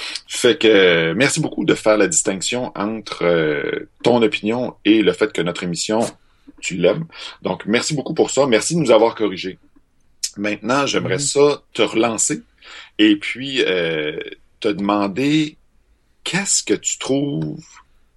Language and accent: French; Alma, Quebec, Canada; Parce que moi aussi, je viens d'Alma.